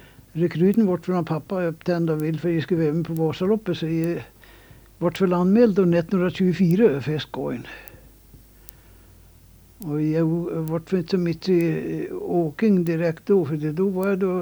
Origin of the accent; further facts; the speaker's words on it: Sälen, Dalarna County, Sweden; jag är från Selen och lite Trollstrån